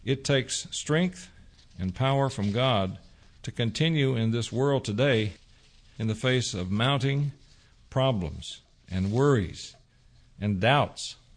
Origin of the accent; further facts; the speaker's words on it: Texas, United States; I grew up in East Texas where tornadoes are a way of life, but I don't remember this many tornadoes coming this often.